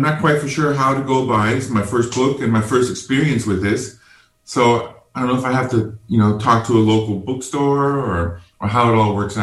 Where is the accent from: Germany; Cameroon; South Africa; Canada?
Germany; moved away as an adult; now in United States; I was raised in Germany. And I lived there till I was about 29 years old, and then met my wife there, and we got married in Germany, and then came to the States